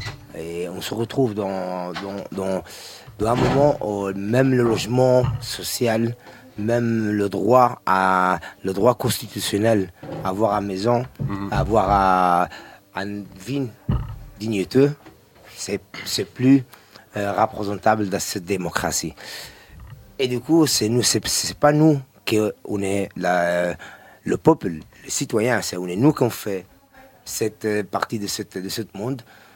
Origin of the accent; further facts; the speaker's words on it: Italy; also born or lived in Morocco; je suis né au Maroc, grandi en Italie, j'ai vécu dans différents pays